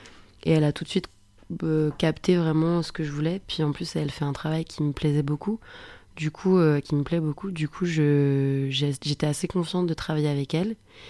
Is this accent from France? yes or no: yes; Angers, Pays de la Loire, France; Alors que quand je suis à Angers, c'est ma ville natale, donc je suis assez facilement déstabilisée.